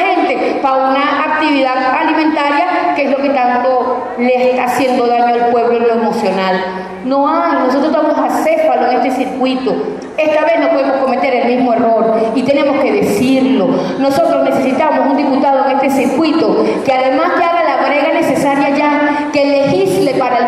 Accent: Venezuela; nosotros somos venezolanos de gentilicio, somos bolivarianos y ahora chavistas.

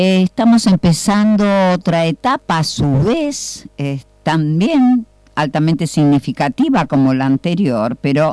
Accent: General San Martín, Buenos Aires Province, Argentina; soy del distrito de General San Martín

